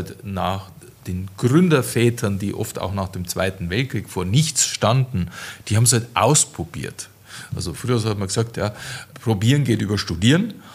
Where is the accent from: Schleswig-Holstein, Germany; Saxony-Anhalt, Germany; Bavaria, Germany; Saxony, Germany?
Bavaria, Germany; ich bin Bayer